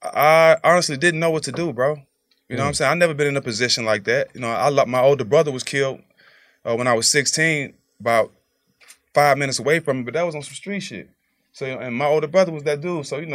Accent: Texas, United States; I'm from Texas. I was buying foes for $40 in 95, 94.

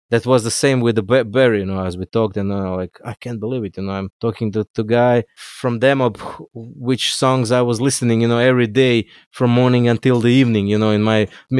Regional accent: Istria County, Croatia; I'm from Istria

